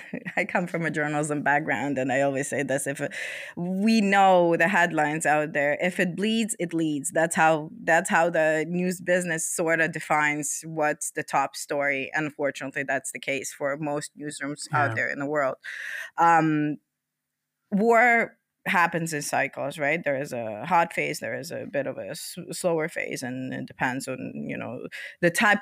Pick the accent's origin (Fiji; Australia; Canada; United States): Canada; now in Ukraine; Yes, I'm based just on the outskirts of Kyiv at the moment. But originally, I was born in Ukraine, grew up in Canada, and then I moved here a few years ago.